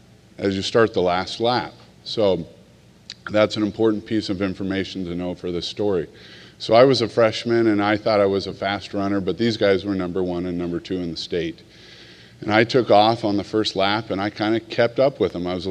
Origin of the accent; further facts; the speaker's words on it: Scottsdale, Arizona, United States; the Scottsdale Progress, where I grew up in Arizona